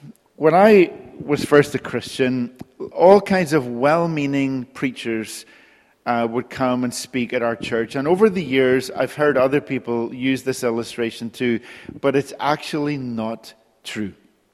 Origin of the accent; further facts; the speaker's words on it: Northern Ireland, United Kingdom; And I grew up with that in Northern Ireland.